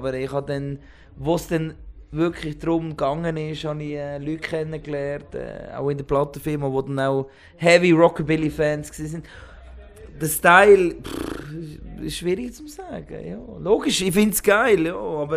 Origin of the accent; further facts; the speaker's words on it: Switzerland; Ich meine, wir sind Schweizer Musiker, eine Schweizer Band.